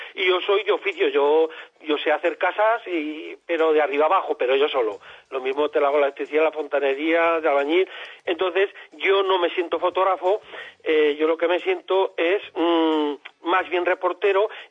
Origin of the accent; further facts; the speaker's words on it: Tarazona, Aragon, Spain; pues yo de Tarazona, pues no sé, me parece que tengo hasta las baldosas sacadas, ¿no?, de mi pueblo